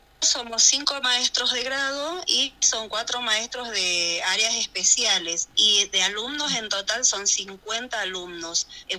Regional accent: Santa María, Valparaíso, Chile; now in Antofagasta, Chile; me volví unos años, 4 años a Santa María, de donde soy oriunda

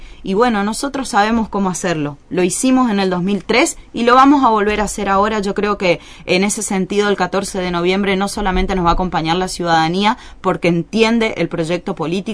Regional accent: Paso de los Libres, Corrientes, Argentina; yo me fui de Paso de los Libres a estudiar a Corrientes porque en ese momento aquí no teníamos oportunidades.

